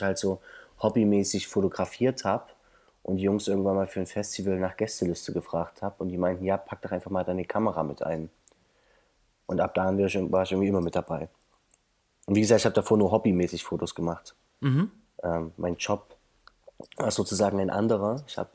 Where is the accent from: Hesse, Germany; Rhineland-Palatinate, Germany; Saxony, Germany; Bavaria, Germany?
Saxony, Germany; Chemnitz; born there; Genau, gebürtiger Karl-Marx-Städter sogar.